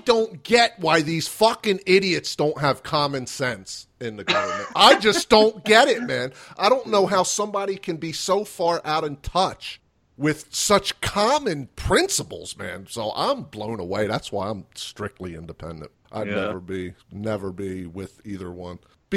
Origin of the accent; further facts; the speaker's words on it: Nevada, United States; He's from Colorado, I am from Nevada, heavily Democratic state.